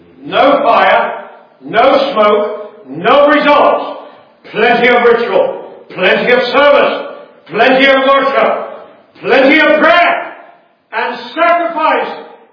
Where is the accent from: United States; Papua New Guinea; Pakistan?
Papua New Guinea; Growing up in New Guinea and having a farming, agricultural background, I was always interested in what that meant.